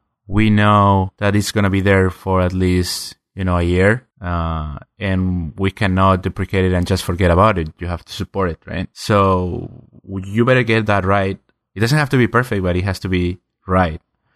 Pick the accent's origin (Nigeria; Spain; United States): Spain; I'm originally from Spain, and I was working as an Android developer there.